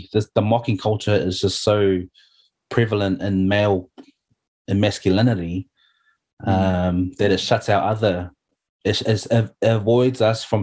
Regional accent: New Zealand; born there; I'm Samoan. I was born here in Aotearoa, New Zealand, but my parents immigrated from Samoa in the 60s.

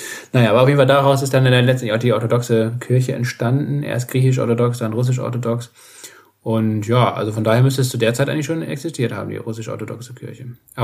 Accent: Kiel, Schleswig-Holstein, Germany; Im Vergleich zu meiner Heimatstadt Kiel, die ja auch kein Hansestadt war

